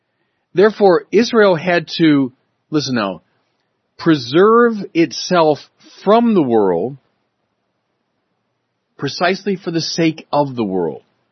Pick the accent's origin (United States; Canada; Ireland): Ireland; I'm Irish. It means a lot to the Irish, you know, the story of the Irish emigration because of struggles back home.